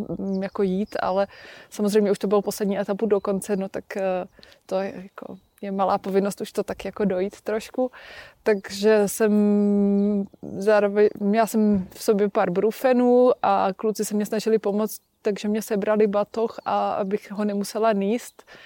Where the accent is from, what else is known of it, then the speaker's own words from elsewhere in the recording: Červený Kostelec, Hradec Králové Region, Czechia; A pak jsem chodila do dětského oddílu u nás doma v Červeném Kostelci, který je takový na obecnou sportovní přípravu.